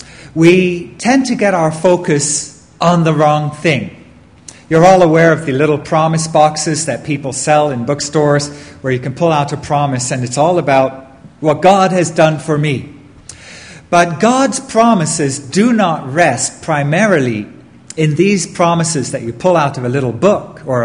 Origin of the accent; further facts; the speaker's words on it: London, United Kingdom; When I was young, growing up in London